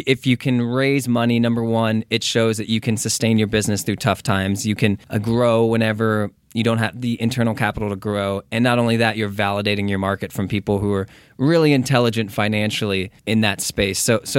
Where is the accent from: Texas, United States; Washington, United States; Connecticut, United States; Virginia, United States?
Texas, United States; moved away as an adult; now in Los Angeles, United States; No, I'm from Texas.